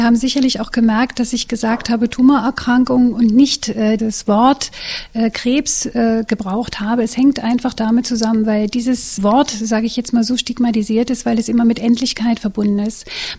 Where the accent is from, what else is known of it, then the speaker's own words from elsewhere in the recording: Mecklenburg-Vorpommern, Germany; moved away as an adult; also born or lived in Brandenburg; Ich bin eigentlich Mecklenburgerin und habe dann 25 Jahre meine Tätigkeit am Klinikum Schwedt hinter mich gebracht.